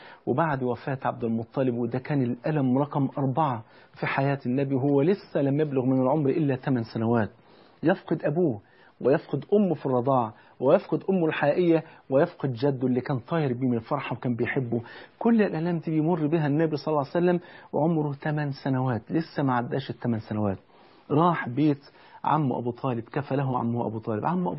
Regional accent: Egypt; زي ما بيقولوا عندنا في مصر أعز الولد ولد الولد.

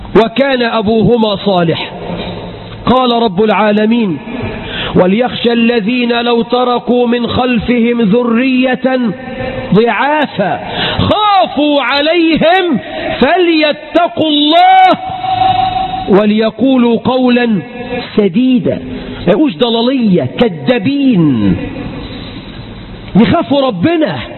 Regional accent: Egypt

